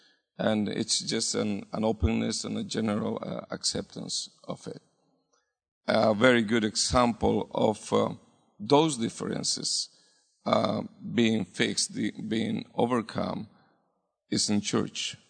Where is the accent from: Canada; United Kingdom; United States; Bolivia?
Bolivia; I'm originally from Bolivia, South America. And naturally, all Bolivians are drawn to me because I speak like them.